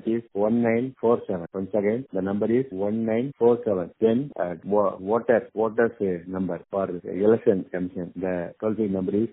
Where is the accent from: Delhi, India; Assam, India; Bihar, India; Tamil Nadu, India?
Tamil Nadu, India; from Tamil Nadu.